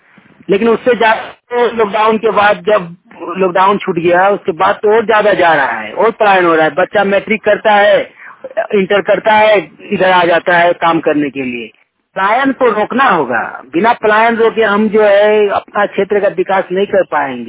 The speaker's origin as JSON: {"language": "Hindi", "region": "Jharkhand", "country": "India", "tie": "born or raised there", "said": "ग्राम कस्मा चट्टी, पंचायत कस्मार, जिला बोकारो, राज्य झारखंड का मूल निवासी हूँ।"}